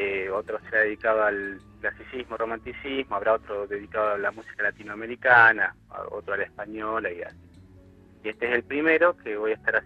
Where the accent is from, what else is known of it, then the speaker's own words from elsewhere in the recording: Carmen de Patagones, Buenos Aires Province, Argentina; yo soy de acá, de Carmen de Patagones, me fui a estudiar y hace 4 años que volví a la comarca.